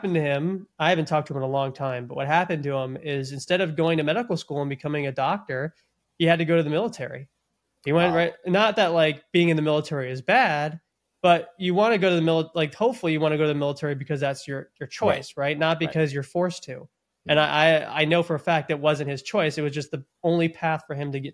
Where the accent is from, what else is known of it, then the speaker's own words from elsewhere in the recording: Florida, United States; I had a buddy who I grew up with here in Florida.